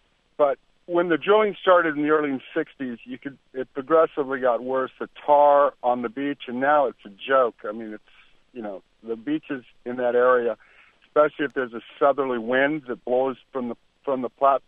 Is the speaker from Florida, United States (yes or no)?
no; Santa Barbara, California, United States; I grew up in Santa Barbara. I lived there from 1955 to 1997.